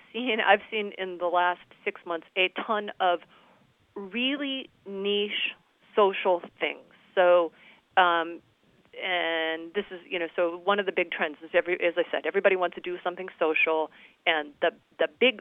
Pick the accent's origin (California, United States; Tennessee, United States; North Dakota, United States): California, United States; Long Beach; So I'm just a … Actually, I'm from Long Beach, California.